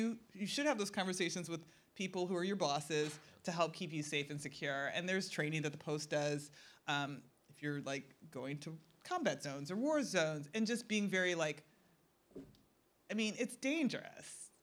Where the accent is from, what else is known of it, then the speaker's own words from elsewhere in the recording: Chicago, Illinois, United States; I'm from Chicago. Don't worry. I'll be fine.